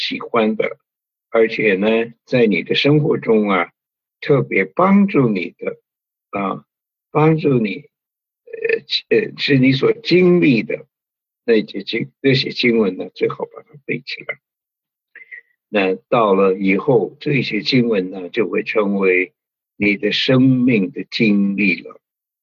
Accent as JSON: {"language": "Chinese", "country": "China", "said": "我们中国人呢所说的衣食住行，这是我们呢最大的需要。"}